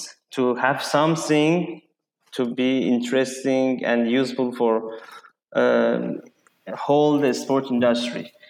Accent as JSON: {"language": "English", "town": "Tehran", "region": "Tehran Province", "country": "Iran", "also_born_or_lived": "Dubai", "second_language": "English", "moved": "yes", "lives_now": "Doha, Qatar", "said": "I'm from Iran. I born in Tehran."}